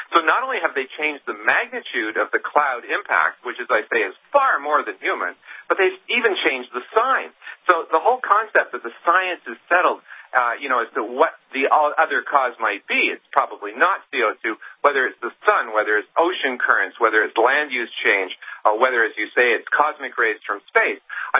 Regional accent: Canada; And I'm really ashamed as a Canadian to have our government saying things they know very well are completely wrong.

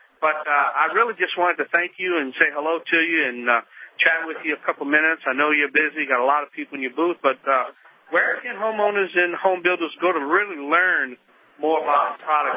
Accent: Louisiana, United States; from the Bayou Land.

